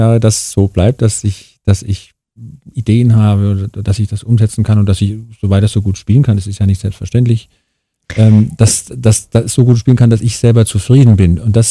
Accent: Bavaria, Germany; als Bayer wächst man ganz anders auf, ich bin natürlich irgendwie barock geprägt

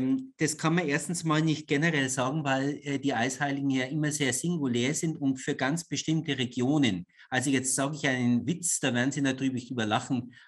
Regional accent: Bavaria, Germany; Ich komme aus dem Fränkischen.

